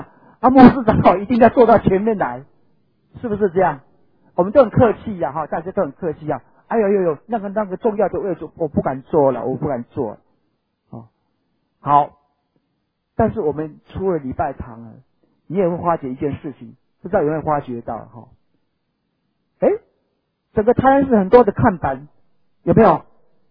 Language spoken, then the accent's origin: Chinese; Taiwan; 通常哈，咱台湾人比较避暑哈，我们台湾人都比较避暑一点，对不对？